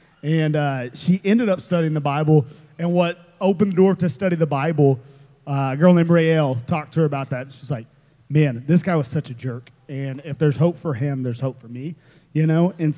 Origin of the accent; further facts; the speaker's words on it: Tulsa, Oklahoma, United States; I think for me, being born and raised in Tulsa, so same area where I was reached and became a disciple